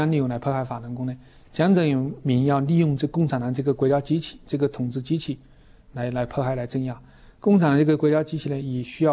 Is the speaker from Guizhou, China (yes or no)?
yes; Xishui County, Guizhou, China; now in United States; 我一个妹夫是在我家乡这个习水县的司法部门司法局的一个干部